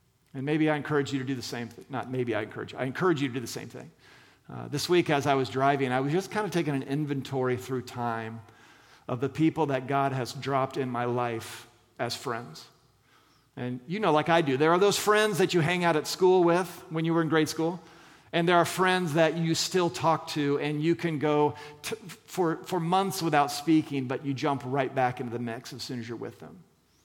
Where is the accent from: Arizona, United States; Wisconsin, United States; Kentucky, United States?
Arizona, United States; Scottsdale; I grew up in Scottsdale, Arizona, which is the combination of San Diego and Boca Raton.